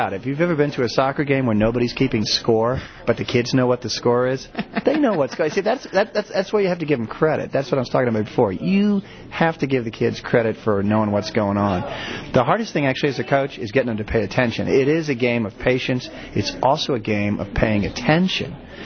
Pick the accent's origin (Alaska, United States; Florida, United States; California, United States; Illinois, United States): Illinois, United States; Chicago; now in Denver, United States; I mean, when I grew up in Chicago, you played the Holy Trinity.